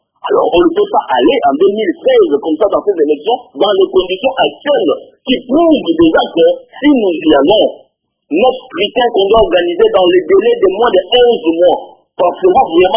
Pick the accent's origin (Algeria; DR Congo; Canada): DR Congo; comme tout Congolais, comme moi aujourd'hui